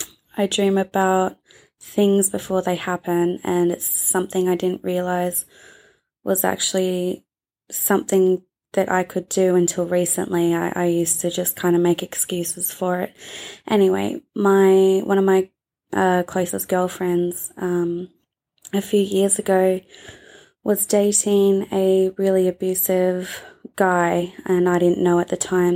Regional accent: Australia; I'm from Australia.

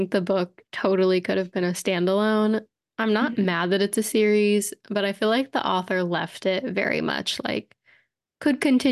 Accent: Texas, United States; I know I'm such a Texan because in my head

